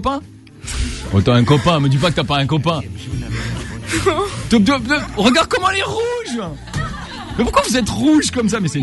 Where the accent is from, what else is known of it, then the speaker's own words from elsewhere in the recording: France; moved away as an adult; now in Canada; Bon, le Canada, c'est le côté professionnel, mais je suis français, ok?